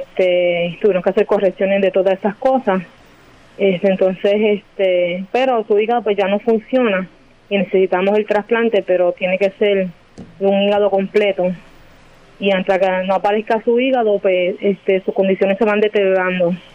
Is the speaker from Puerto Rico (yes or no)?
yes; Juncos, Puerto Rico; Somos de Junco